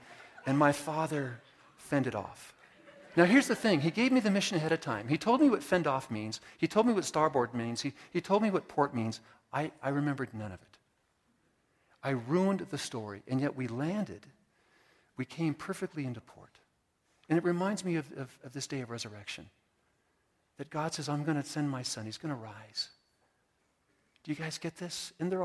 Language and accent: English; California, United States; And I'm from California on the coast.